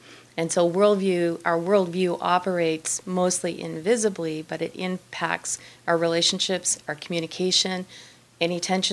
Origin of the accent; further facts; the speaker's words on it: Nova Scotia, Canada; and I'm Canadian. I grew up in Nova Scotia, and I've lived there all my life. I still live there.